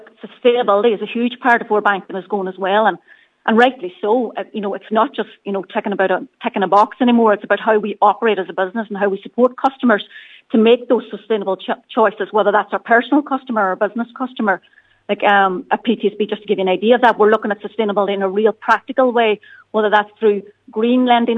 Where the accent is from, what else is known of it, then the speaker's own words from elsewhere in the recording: Ulster, Ireland; given that I'm from Donegal, born and bred, that's extremely important in Donegal